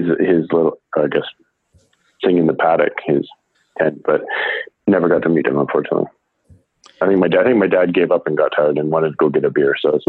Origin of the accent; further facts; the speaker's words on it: Vancouver, British Columbia, Canada; Yeah, so I'm originally from Vancouver.